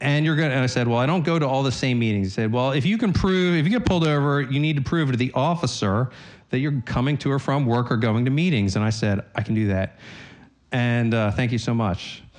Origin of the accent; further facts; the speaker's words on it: Delaware, United States; I grew up in the Small Wonder area, Northern Delaware.